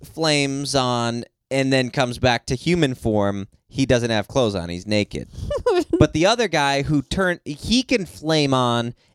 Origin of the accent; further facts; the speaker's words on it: Kentucky, United States; I'm from Kentucky. Kentucky.